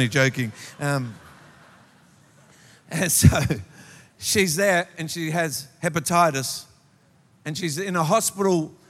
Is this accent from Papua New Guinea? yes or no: yes; Papua New Guinea; born there; I was born in Papua New Guinea.